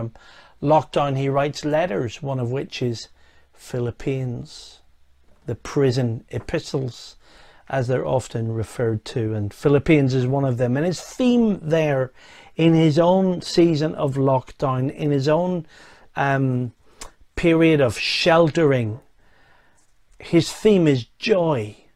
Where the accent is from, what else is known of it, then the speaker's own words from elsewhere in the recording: Northern Ireland, United Kingdom; now in England; Originally I come from Northern Ireland, but since 1991 I've been serving God with counties as a counties evangelist from 1991 till until 2016